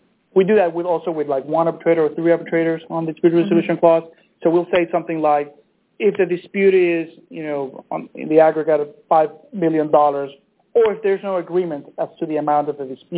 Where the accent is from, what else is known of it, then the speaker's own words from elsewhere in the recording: Venezuela; We don't want to end up in a court in my home country of Venezuela